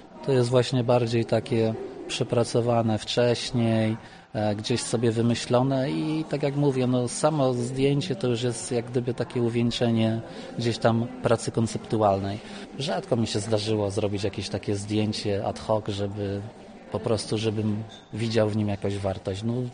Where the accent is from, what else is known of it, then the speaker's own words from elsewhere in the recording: Łódź, Łódź Voivodeship, Poland; jestem z Łodzi. To jest to miasto industrialne.